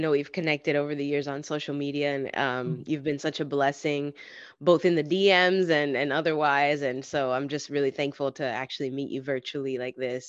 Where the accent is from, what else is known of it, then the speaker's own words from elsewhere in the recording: Orlando, Florida, United States; also born or lived in Philippines; I was born in the Philippines. My mom's Filipino, Puerto Rican. My dad's Jamaican, raised in Orlando, Florida, with my older sister and my parents